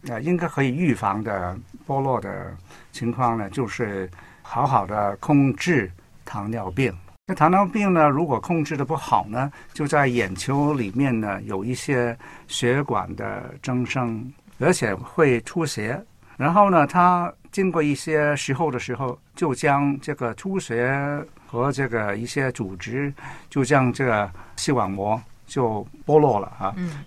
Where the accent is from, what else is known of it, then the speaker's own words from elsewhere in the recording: China; 所以呢，我们中国人如果